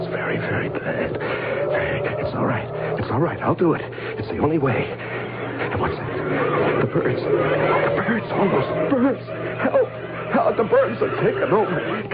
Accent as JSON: {"language": "English", "town": "Cincinnati", "region": "Ohio", "country": "United States", "tie": "born or raised there", "said": "Well, I grew up in Cincinnati."}